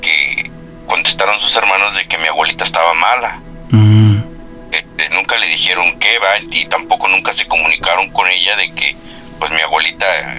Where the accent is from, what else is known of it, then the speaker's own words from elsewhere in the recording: Nezahualcóyotl, State of Mexico, Mexico; moved away as an adult; now in United States; Yo crecí en la Ciudad de México, más bien dicho en Nezahualcóyotl, Estado de México.